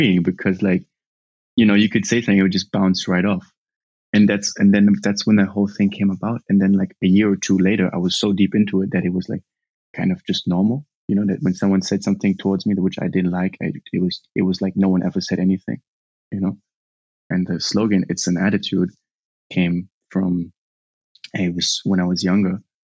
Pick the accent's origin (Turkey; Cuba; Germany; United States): Germany; growing up in Germany, you know, and I had, like, a black mom and a white dad, and I had kind of, like, light skin but curly hair, and I spoke better English than I spoke German